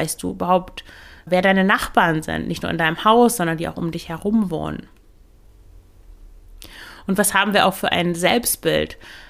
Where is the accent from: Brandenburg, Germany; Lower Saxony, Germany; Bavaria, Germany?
Lower Saxony, Germany; Ich bin in einem katholischen Umfeld aufgewachsen im Emsland.